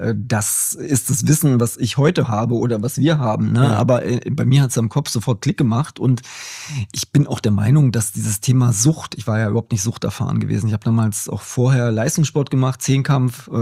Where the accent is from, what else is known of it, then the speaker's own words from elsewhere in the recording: Görlitz, Saxony, Germany; born there; Ich bin in Görlitz geboren tatsächlich.